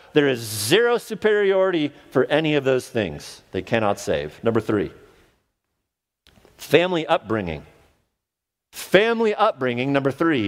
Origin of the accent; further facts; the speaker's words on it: France; now in United States; hold a French and an American passport. I was at the French embassy in LA about a week ago. Spent a lot of time growing up in France.